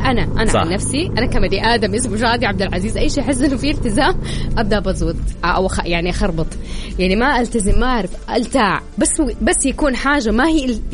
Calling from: Eastern Province, Saudi Arabia; مستعد لكم من الشرقية مثل العادة استمتع فيكم وانا في التمرين ودرجة الحرارة عندنا في الشرقية 29

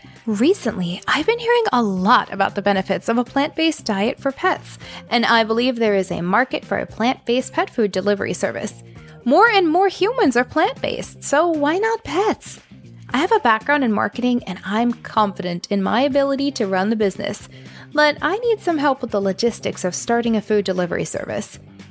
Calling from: Tacoma, Washington, United States; I'm calling from Tacoma, Washington.

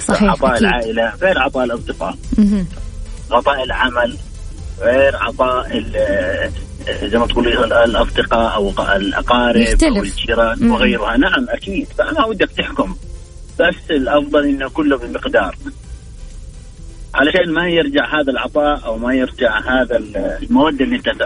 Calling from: Riyadh, Riyadh Province, Saudi Arabia; أنا بخير من الرياض الجميلة

